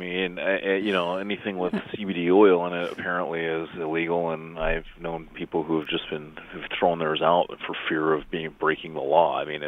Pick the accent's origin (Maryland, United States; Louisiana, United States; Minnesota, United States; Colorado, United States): Colorado, United States; Denver; I'm from Denver, and that mansion has a fence around it.